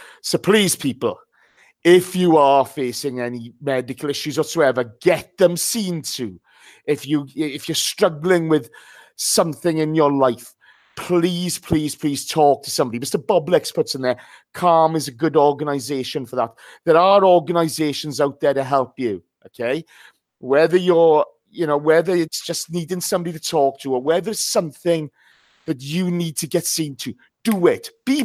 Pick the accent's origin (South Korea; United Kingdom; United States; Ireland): United Kingdom; Ammanford, Wales; On behalf of myself, my hometown football club, Armanford Town, Armanford FC